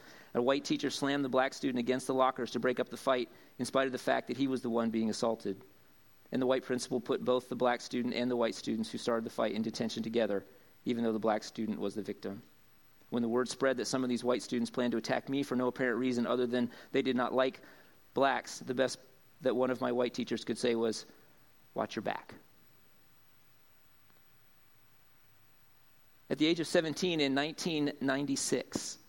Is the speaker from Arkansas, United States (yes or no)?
no; Mifflinburg, Pennsylvania, United States; moved away; also born or lived in East Tennessee; growing up in Mifflinburg in the late, early mid-70s, there was one person of color family in Mifflinburg that I knew